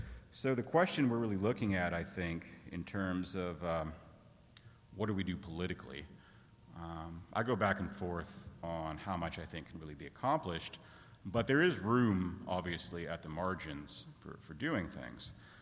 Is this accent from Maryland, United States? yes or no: no; Lubbock, Texas, United States; So I'm from Lubbock, Texas, in the 19th Congressional District in Texas